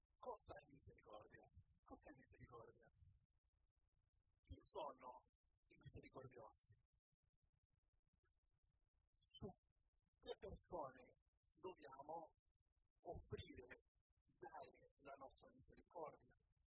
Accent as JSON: {"language": "Italian", "country": "Peru", "first_language": "es", "second_language": "Italian", "moved": "as an adult", "lives_now": "Italy", "said": "vi avevo parlato che sono peruviano, sono da poco tempo qui in Italia"}